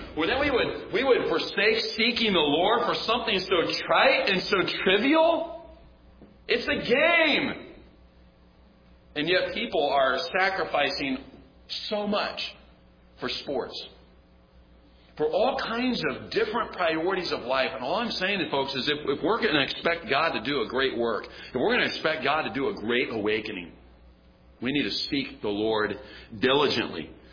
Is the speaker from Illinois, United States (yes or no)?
no; Kansas City, Missouri, United States; I am from Kansas City, Missouri, and the Kansas City Royals are in the World Series.